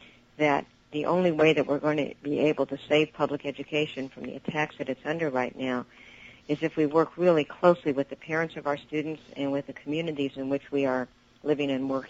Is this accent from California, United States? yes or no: yes; Berkeley, California, United States; Well, actually, I grew up in Berkeley, but I went to San Francisco State College. It was before it was a university. I went to Berkeley High School.